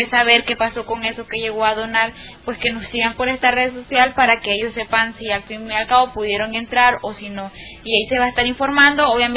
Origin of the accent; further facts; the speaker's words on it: Nicaragua; uno como migrante, como nicaragüense, lo digo porque pues